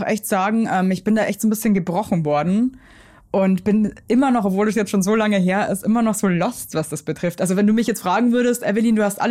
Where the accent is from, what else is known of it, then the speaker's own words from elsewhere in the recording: Regensburg, Bavaria, Germany; In Regensburg war das sogar noch, also in meiner Heimat.